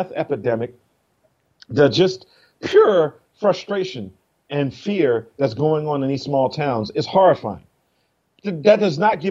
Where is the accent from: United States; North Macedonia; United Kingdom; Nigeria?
United States; Baltimore, Maryland; I grew up in Baltimore with what people call poor white trash.